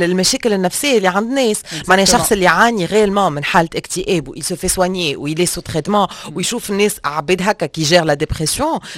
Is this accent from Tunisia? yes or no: yes; Tunisia; اللي راهو المشكل ماهوش مطروح كان عندنا في تونس.